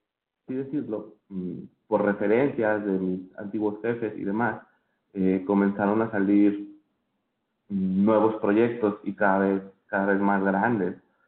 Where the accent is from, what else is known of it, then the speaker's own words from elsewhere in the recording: Mexico City, Mexico; now in Hermosillo, Mexico; soy de la Ciudad de México, nativo de la Ciudad de México, pero me vine a vivir aquí a la frontera con Estados Unidos. Estoy en Hermosillo, Sonora, que está a unos 200 kilómetros de la frontera.